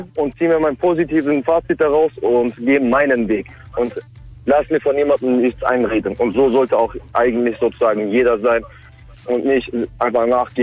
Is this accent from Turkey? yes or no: yes; Turkey; ich bin, sage mal so, bin Türke von der Nationalität und gehöre dem in Religion Islam an. Alhamdulillah, ich bin Muslim